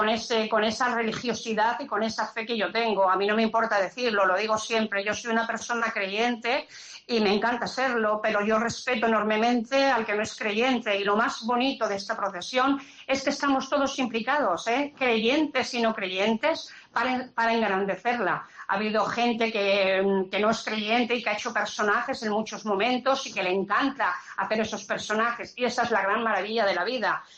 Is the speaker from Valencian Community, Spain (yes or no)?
no; Castile and León, Spain; en mi pueblo, francamente, un pueblo perdido en Salamanca con muy poquísimos medios, vaciado de gente que tuvo que emigrar a distintos lugares